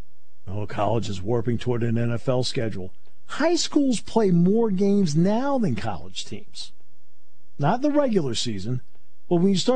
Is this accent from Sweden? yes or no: no; New England, United States; My brother and I grew up in New England, and so we didn't get TV quarterbacks in New England.